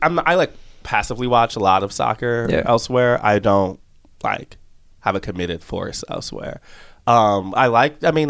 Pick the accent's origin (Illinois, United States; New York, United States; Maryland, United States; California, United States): Illinois, United States; born or raised there